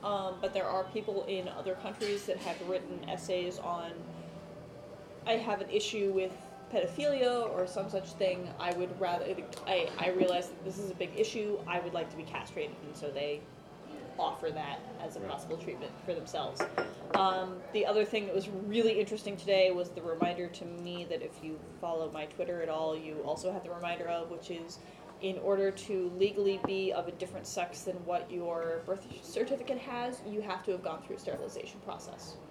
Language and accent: English; Indiana, United States; Indiana, my home state, being first